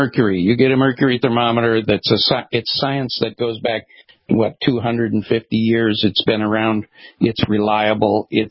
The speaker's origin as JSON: {"language": "English", "region": "Minnesota", "country": "United States", "tie": "born or raised there", "said": "I grew up in Minnesota. It was 100 degrees every summer in Minnesota."}